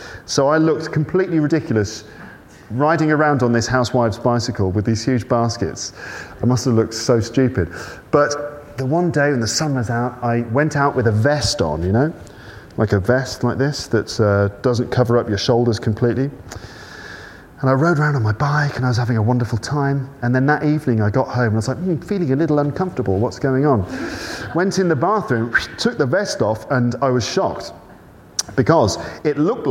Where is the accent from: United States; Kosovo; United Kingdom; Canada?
United Kingdom; England; now in Japan; when I was growing up in England.